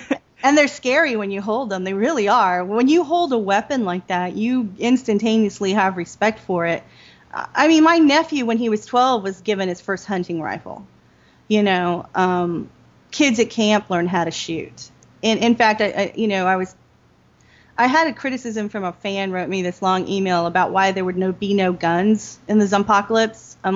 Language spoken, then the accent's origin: English; Texas, United States; But at the same time, I have to say, I'm from Texas. And learning to hold a gun and shoot a gun is not uncommon here.